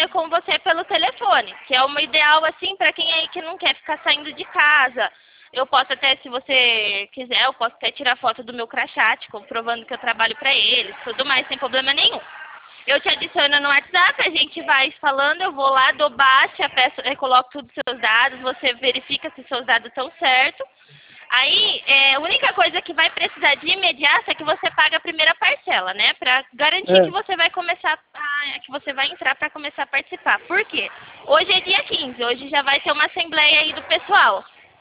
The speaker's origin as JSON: {"language": "Portuguese", "town": "São Carlos", "region": "São Paulo", "country": "Brazil", "said": "Eu sou de São Carlos"}